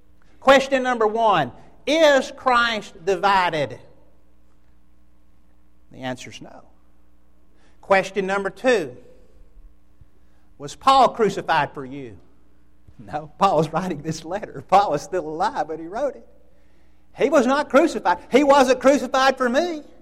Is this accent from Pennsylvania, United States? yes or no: no; Birmingham, Alabama, United States; I used to think, growing up in Birmingham, that the Baptist church always existed. I mean, they're on every corner. All of my relatives pretty well were Baptist.